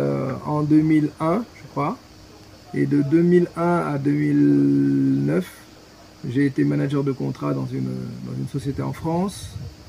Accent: Senegal; Voilà, et donc je suis né et j'ai grandi au Sénégal

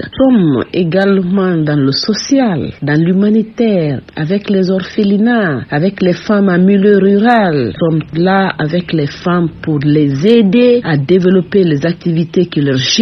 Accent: Guinea; je suis née en Guinée, j'ai étudié ici en Guinée jusqu'à l'université Gamal Abdel Nasser de Conakry

